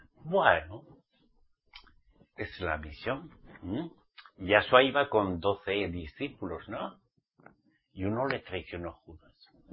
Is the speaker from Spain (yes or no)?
yes; Spain; yo como español